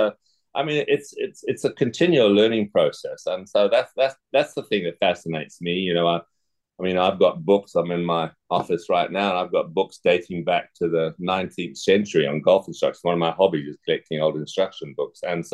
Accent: Zimbabwe; born or raised there; also born or lived in England

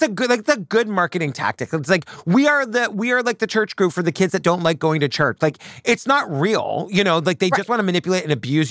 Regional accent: Massachusetts, United States; Well, where I grew up on Cape Cod, there, if you know what it's called, people from Cape Cod, let me know.

